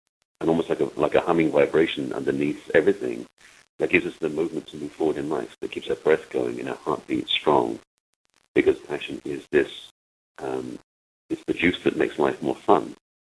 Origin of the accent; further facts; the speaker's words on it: England, United Kingdom; moved away as an adult; now in United States; I'm English, but I've been here almost 30 years now.